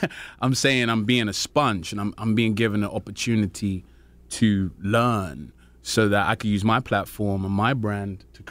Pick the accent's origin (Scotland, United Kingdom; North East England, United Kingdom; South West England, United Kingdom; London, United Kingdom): London, United Kingdom; I'm from Peckham in London, which is the South Central equivalent, in my opinion.